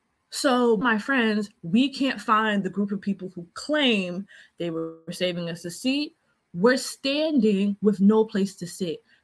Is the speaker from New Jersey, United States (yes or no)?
yes; New Jersey, United States; I grew up in South Jersey. And I grew up near the boardwalk.